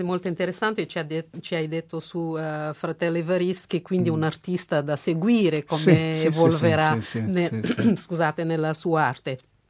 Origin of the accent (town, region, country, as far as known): Cape Verde